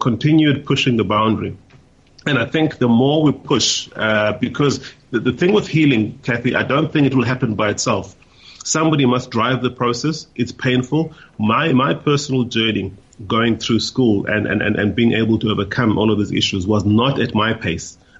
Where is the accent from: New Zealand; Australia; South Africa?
South Africa; this is our identity, we're South African. Underneath that, I may express my identity as being Xhosa, as being a Christian, but the overriding one is my nationality.